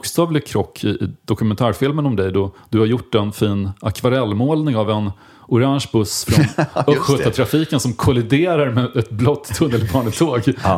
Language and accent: Swedish; Linköping, Östergötland, Sweden; jag fortfarande känner mig ganska hemma i Linköping. Nu bor ju mina föräldrar kvar och så. Mm. Så jag är någonstans och bor där.